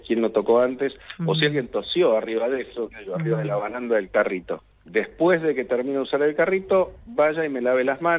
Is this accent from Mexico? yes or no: no; Argentina; Los argentinos, como buenos latinos, usamos mucho las manos para expresarnos